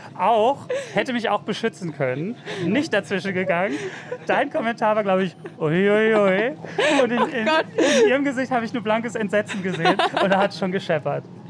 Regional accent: North Rhine-Westphalia, Germany; now in Berlin, Germany; Ich bin ja aus Westfalen, also Bielefeld, Lemgo, Extertal, da die Gegend für die Leute, die es kennen. Und ich bin eher tatsächlich so zum Arbeiten hierhin.

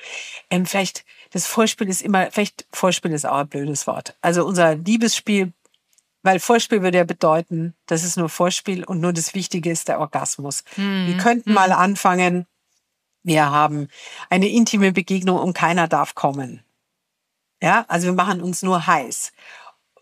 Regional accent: Bavaria, Germany; Ich bin ja aus Franken, es ist ja nicht so weit.

